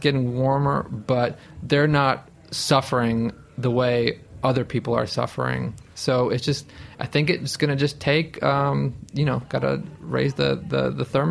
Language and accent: English; Niagara Falls, New York, United States; I grew up in Niagara Falls, New York, just about 4 miles away from the ghost town of Love Canal